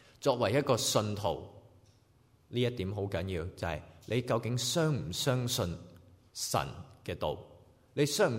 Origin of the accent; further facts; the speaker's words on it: China; 我们中国人有一句四字词的，叫井底之蛙。